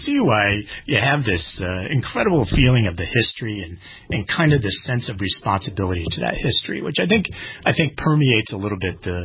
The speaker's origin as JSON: {"language": "English", "country": "United States", "said": "And people ask me about working for a French company as an American, those kinds of things."}